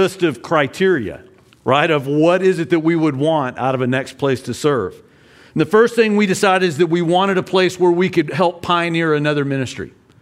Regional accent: United States; But as we got all the way out to the Far East as an American, they wouldn't let us go to Vladivostok

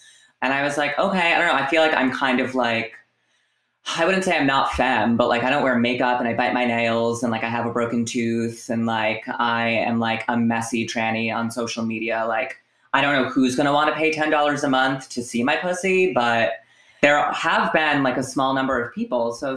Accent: Providence, Rhode Island, United States; now in New York, United States; So I'm 25 years old. I am from Providence, Rhode Island. I started doing stand-up in 2017, like the fall of 2017.

